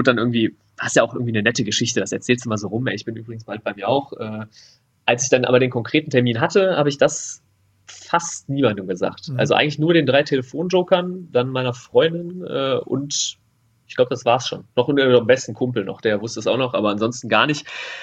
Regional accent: Düsseldorf, North Rhine-Westphalia, Germany; ich bin gebürtiger Düsseldorfer

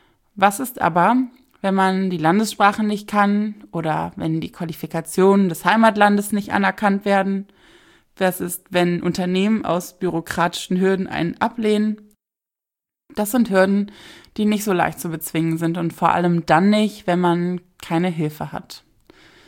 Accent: Rhineland, Germany; Für einen kurzen Moment war ich als Rheinländerin ein klein wenig stolz

